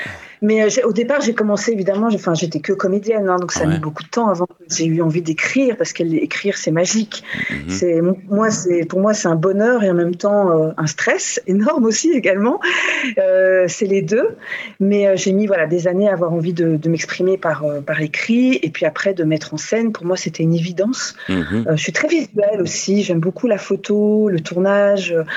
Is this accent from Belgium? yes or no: yes; Brussels, Belgium; moved away as an adult; now in Paris, France; Moi, j'ai grandi à Bruxelles, en Belgique, fille d'immigrés, réfugiés politiques de l'ex-URSS.